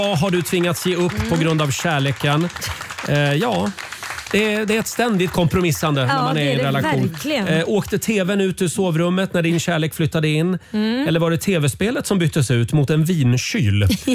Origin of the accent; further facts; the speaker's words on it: Gävle, Gävleborg County, Sweden; Jag är från Gävle, så jag är ju av en kaffesort.